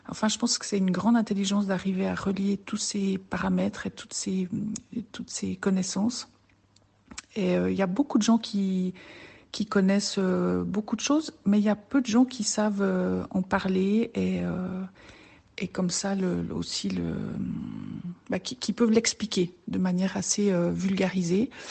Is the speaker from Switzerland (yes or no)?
yes; Romandy, Switzerland; Je suis une illustre inconnue à vos oreilles. Je viens de Suisse romande, j'habite près de Lausanne.